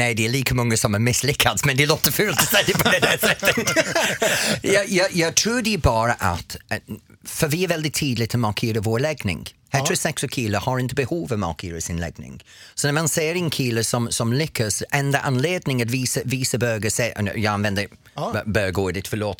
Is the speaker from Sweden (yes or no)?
no; England, United Kingdom; Gay tycker jag som engelsman, det är en okej ord för mig.